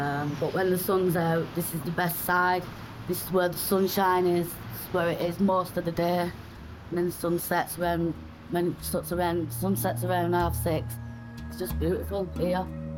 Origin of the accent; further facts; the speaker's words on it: Rochdale, North West England, United Kingdom; I'm 43. I was born and bred in Rochdale.